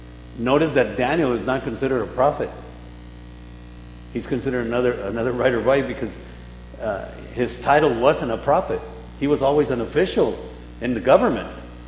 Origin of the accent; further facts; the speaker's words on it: Mexico; English is a second language; now in United States; In my case, I'm from Mexico, so I still remember my little town, and I go and I'm like, it doesn't look the same, but you know, it's where I was born.